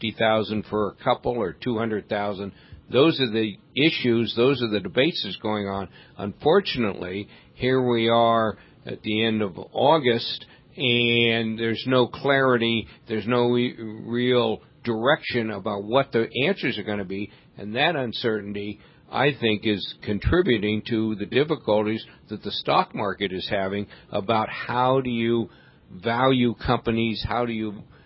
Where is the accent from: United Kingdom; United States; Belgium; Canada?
United States; San Francisco, California; I'm from San Francisco. In San Francisco, we have Harding Park, which is a municipal golf course.